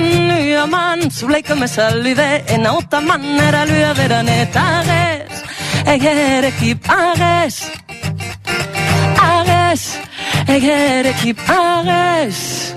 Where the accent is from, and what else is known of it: Catalonia, Spain; first language Aranese; Catalan is a second language